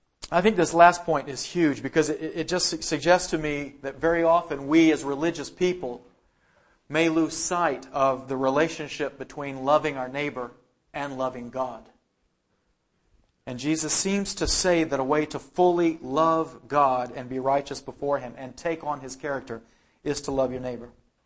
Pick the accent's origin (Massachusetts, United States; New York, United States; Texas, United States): Texas, United States; Fort Worth; I'm from Texas, so sort of straddle. We're the South and the Southwest. We're where the West begins, right there in Fort Worth.